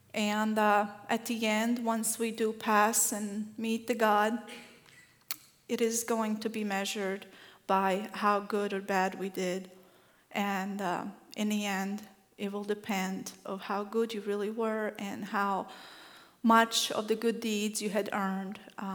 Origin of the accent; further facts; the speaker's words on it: Bosnia & Herzegovina; moved away as an adult; now in United States; I was born and raised in Bosnia. I got to the United States about 16 years ago